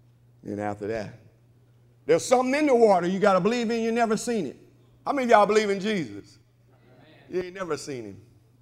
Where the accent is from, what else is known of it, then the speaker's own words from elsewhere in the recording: Hemphill, Texas, United States; accent: country; I'm from Hemp Hill, Texas, so I know that I country talk, but you get it.